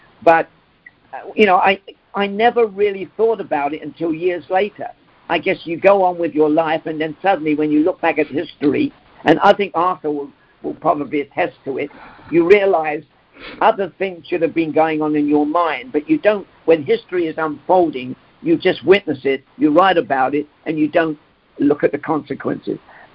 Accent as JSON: {"language": "English", "region": "England", "country": "United Kingdom", "said": "look, I'm from England."}